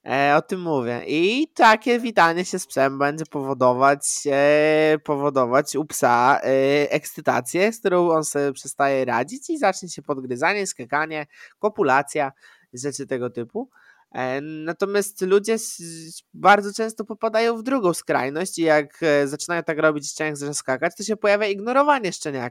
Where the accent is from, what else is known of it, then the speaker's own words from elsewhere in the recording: eastern Poland, Poland; Tak, ja jestem ze wschodu